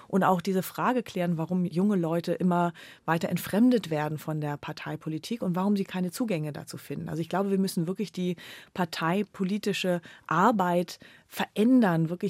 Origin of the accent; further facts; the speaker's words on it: Kiel, Schleswig-Holstein, Germany; Also ich bin ja in Kiel wirklich sehr glücklich groß geworden. Es war eine tolle Stadt und Region, um da aufzuwachsen.